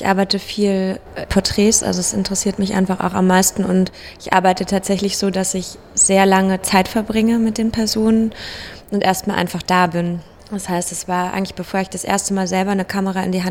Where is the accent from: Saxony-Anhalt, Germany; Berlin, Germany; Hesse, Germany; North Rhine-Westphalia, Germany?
Berlin, Germany; Ich bin im Friedrichshain geboren und halt selber mit einer Ostbiografie aufgewachsen.